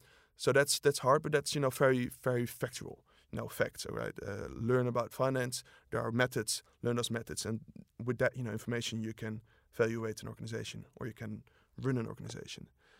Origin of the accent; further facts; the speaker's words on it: Utrecht, Netherlands; now in Amsterdam, Netherlands; I'm 25 years old. I was born and raised in Utrecht. I'm a Dutchie. I moved here to Amsterdam about 5 years ago.